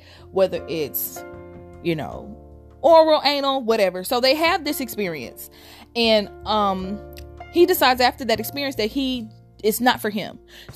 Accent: Gulfport, Mississippi, United States; now in Huntsville, United States; I'm from Gulfport, Mississippi. I live in Huntsville, Alabama. I'm a Southern girl, but I hate the South.

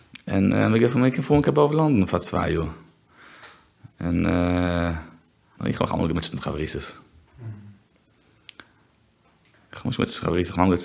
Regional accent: Antwerp, Flanders, Belgium; born there; German is a second language; Ich bin geboren in Antwerpen.

